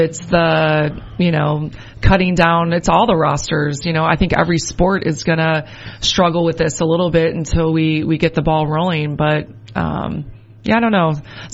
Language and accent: English; Chicago, Illinois, United States; I have a lot of family, and I grew up in Chicago, yep.